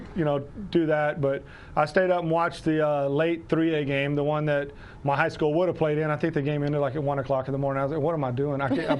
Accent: Houston, Texas, United States; Now I'm able to come back and play some years here in Houston and close to home

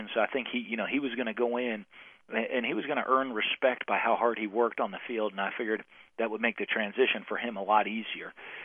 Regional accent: Northeast, United States; I'm from the Northeast, and he's a Northeasterner

